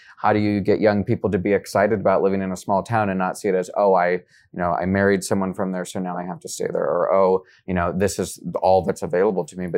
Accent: Auburn, Nebraska, United States; I grew up in Auburn, in Southeast Nebraska.

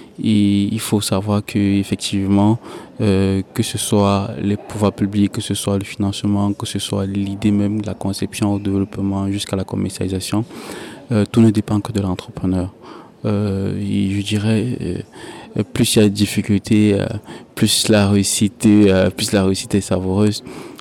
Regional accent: Cameroon; Malheureusement, chez nous au Cameroun, on est encore un peu derrière.

